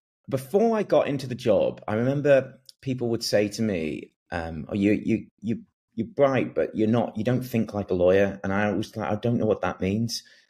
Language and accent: English; North West England, United Kingdom; accent: Scouse; I had a very Scouse accent at the time, which you might hear a little bit now. It's softened over time, but it was quite Scouse at the time.